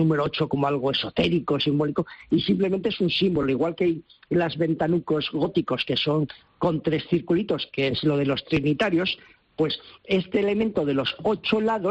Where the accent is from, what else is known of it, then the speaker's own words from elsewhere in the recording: Valencian Community, Spain; un poco como somos los valencianos, ¿no?